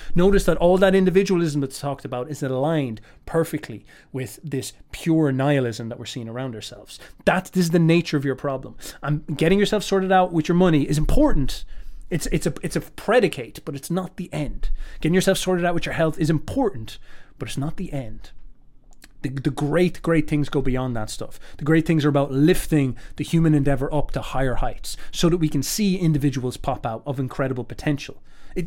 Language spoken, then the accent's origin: English; Ireland; I'm told that I'm evil because I'm white, even though I'm Irish.